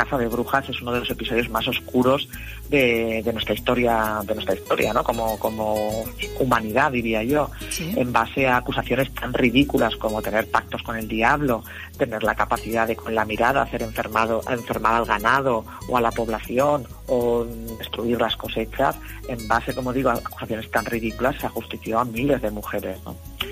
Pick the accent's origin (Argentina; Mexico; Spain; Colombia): Spain; Huesca, Aragon; Yo, que soy de Huesca, pienso que es una historia que puedo contar